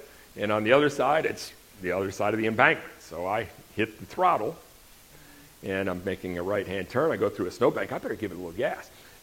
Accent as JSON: {"language": "English", "region": "Wisconsin", "country": "United States", "tie": "born or raised there", "said": "But some of you probably all know that I grew up in Wisconsin. So I grew up on my grandparents' dairy farm, and we had snowmobiles."}